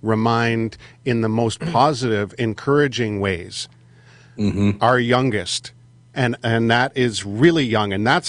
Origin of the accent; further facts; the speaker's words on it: Canada; we're all from Canada, the three of us on this show right now.